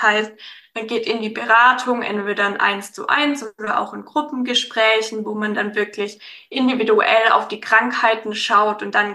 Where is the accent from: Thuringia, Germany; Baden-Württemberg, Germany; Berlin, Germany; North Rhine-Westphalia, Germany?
Baden-Württemberg, Germany; Ich komme aus der Umgebung Stuttgart und bin 25 Jahre alt.